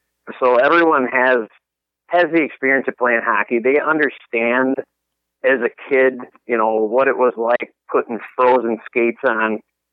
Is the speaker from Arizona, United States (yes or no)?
no; Cottage Grove, Minnesota, United States; So growing up in Minnesota, I grew up in the Cottage Grove area. So that's roughly 20 minutes away from where the expo is at.